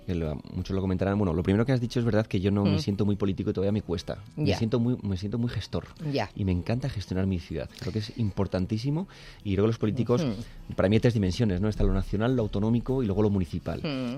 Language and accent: Spanish; Alcobendas, Community of Madrid, Spain; also born or lived in San Sebastián; para mí de Alcobendas es la ciudad adoptiva, porque no nací allí, nací en San Sebastián, en Guipúzcoa, pero desarrollado, pues he estudiado en los colegios de Alcobendas, he estado en la universidad allí en Alcobendas, he desarrollado negocios en Alcobendas